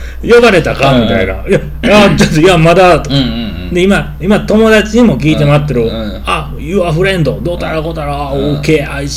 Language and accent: Japanese; China; Japanese is a second language; 中国人なんですよ習ったん西日本語